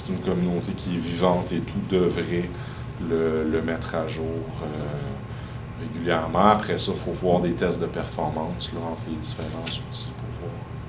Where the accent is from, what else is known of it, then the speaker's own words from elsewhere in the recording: Quebec, Canada; C'est parce qu'on est Québécois. On adapte les choses.